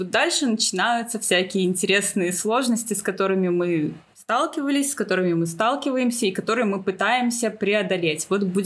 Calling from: Minsk, Belarus; Чтобы вы понимали, мы записываемся из Минска. Это находится в Беларуси.

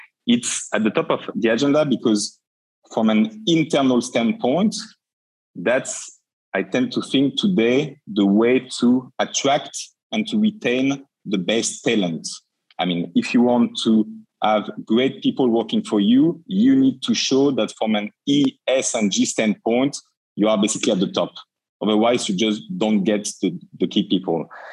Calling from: Paris, Île-de-France, France; Basically, I'm calling you from Paris.

